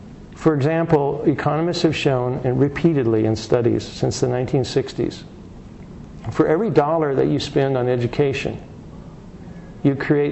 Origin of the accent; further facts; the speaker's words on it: Indiana, United States; And Indiana, my home state, is one of the major focuses